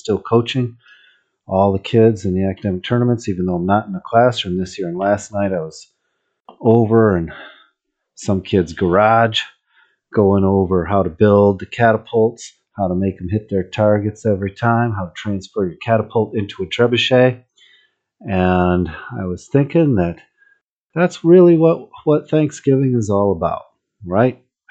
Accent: Michigan, United States; I grew up in Michigan. I know how the Lions go, but it'll be fun anyway.

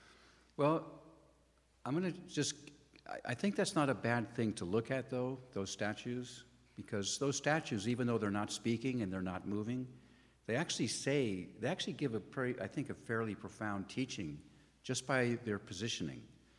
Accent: Thousand Oaks, California, United States; That was my hometown. I actually grew up in Thousand Oaks. I returned and became pastor of my hometown.

